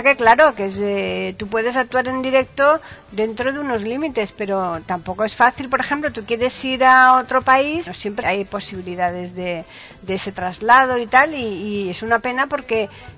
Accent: Seville, Andalusia, Spain; Mi tierra.

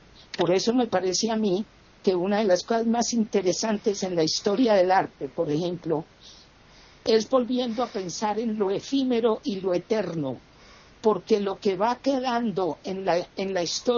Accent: Colombia; aquí en mi país, en Colombia

